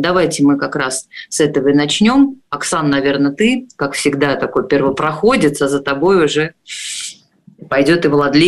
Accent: Volsk, Saratov Oblast, Russia; а я непосредственно выхожу из города Вольска, это мой родной город. Так что Саратовская область

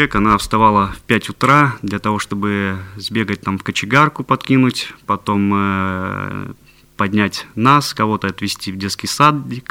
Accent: Pasha, Leningrad Oblast, Russia; born there; уже представились. Родился я в Ленинградской области, это Волховский район, поселок Паша.

